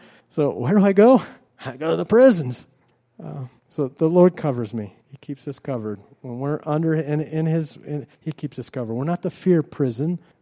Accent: Ohio, United States; also born or lived in California; I can tell you right now, I grew up in Ohio. The people there are different than here. Mitch and Nina know that. It's just how we are. I used to live in California.

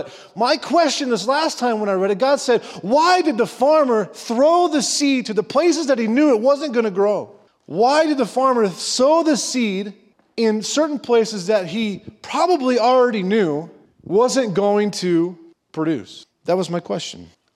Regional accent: Ohio, United States; Or where I'm from, we do corn and soybeans, right? I'm from Ohio, so, right, that's pretty much corn all the way around, or beans, right?

